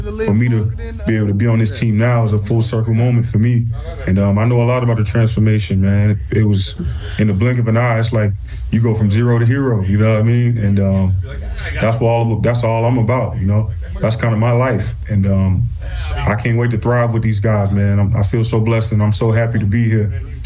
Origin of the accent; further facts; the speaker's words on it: Washington, District of Columbia, United States; Well, I grew up in Northeast D.C., so I'm a real skin fan, point blank, period.